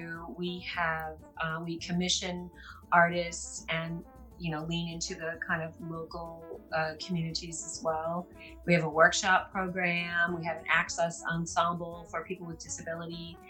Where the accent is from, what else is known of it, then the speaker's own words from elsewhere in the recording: United States; moved away; because I didn't grow up here, obviously. I grew up in the States, and I don't have that kind of background.